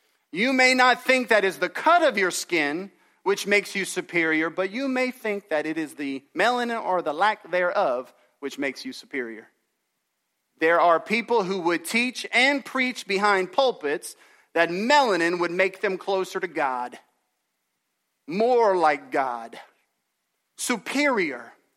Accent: the South, United States; I'm white. I'm a Southerner. I'm Scotch-Irish.

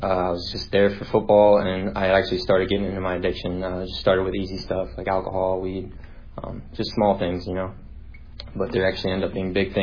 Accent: Orlando, Florida, United States; I'm 22 years old, born and raised in Orlando, Florida.

